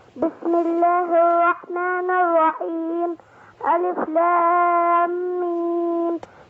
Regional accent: Giza, Giza Governorate, Egypt; من الجيزه.

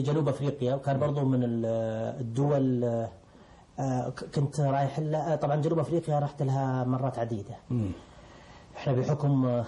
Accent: Saudi Arabia; وانا من السعوديه

